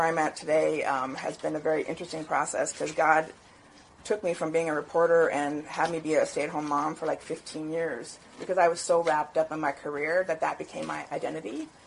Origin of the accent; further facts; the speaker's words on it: Madison, Wisconsin, United States; I'm from the Madison area.